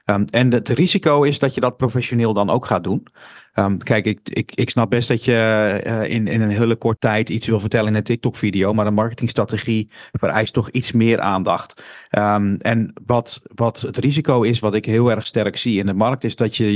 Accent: Netherlands; Hè, dat zijn wij Nederlanders natuurlijk heel direct in.

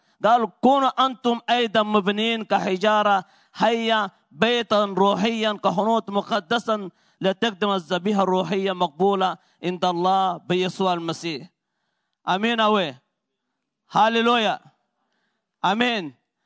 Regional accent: Upper Egypt, Egypt; وانا مصري الصعيدي، وبحب المصريين لانه انا تربيت في مصر

